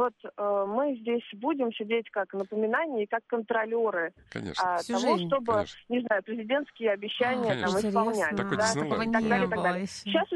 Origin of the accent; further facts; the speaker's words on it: Moscow, Russia; Все прекрасно понимают, что я из Москвы.